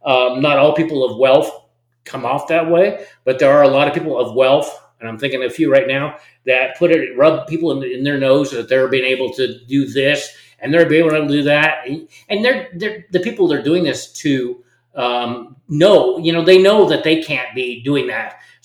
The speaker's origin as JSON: {"language": "English", "region": "Nebraska", "country": "United States", "said": "And I'm from Nebraska, which is a red state. So you're probably going to think I'm a hick from Nebraska, raise corn and cattle."}